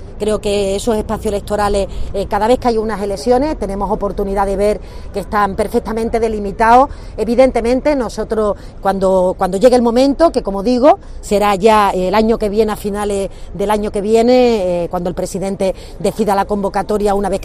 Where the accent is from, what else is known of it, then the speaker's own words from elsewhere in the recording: Andalusia, Spain; yo como andaluz andaluza y ciudadana de esta comunidad